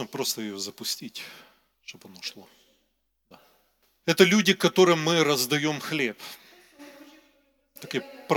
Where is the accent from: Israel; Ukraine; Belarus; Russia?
Ukraine; Я сам с Украины.